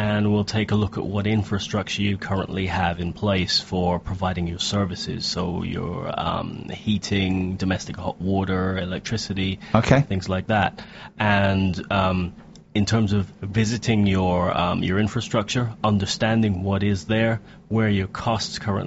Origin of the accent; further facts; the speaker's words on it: Rochester, South East England, United Kingdom; I am from Rochester.